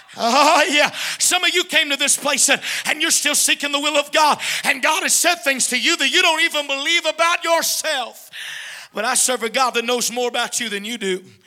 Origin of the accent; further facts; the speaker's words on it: United States; Every mission trip that I take to another country, it makes me more thankful that I'm from the United States.